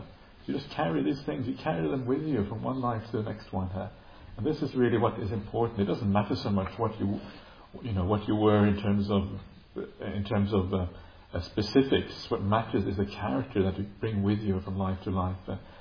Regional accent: Norway; also born or lived in United Kingdom; I grew up in Norway, to a large part, also a little bit in the UK and other countries, but to a large part in Norway.

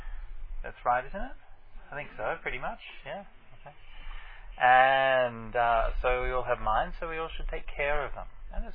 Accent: Australia; So this is something which, as an Australian man, I can't speak on from experience, okay?

